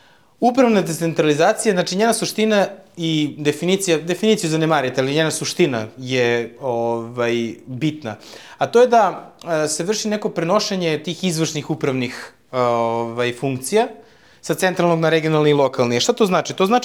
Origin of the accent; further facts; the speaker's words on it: Niš, Nišava District, Serbia; ja kao Nišlija